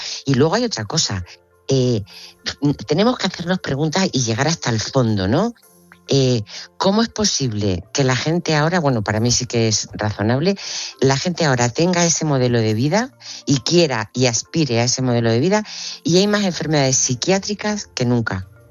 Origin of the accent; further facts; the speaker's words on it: Region of Murcia, Spain; si los que somos murcianos y hemos vivido en Murcia, sabemos que en Murcia el calor es insoportable